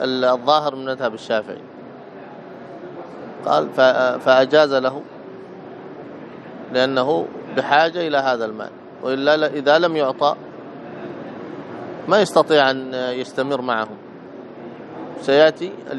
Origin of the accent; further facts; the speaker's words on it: Yemen; بعض الأماكن التي مثلا عندنا في اليمن هنا